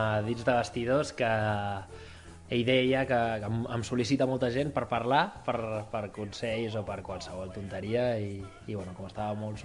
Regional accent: Castellví de Rosanes, Catalonia, Spain; also born or lived in Barcelona; M'he criat tota la vida a Castellví de Rosanes, vaig néixer a Barcelona.

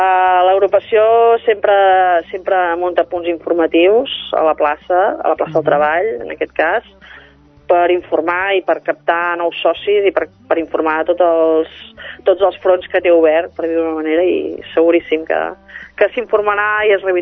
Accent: Sabadell, Catalonia, Spain; que som de Sabadell

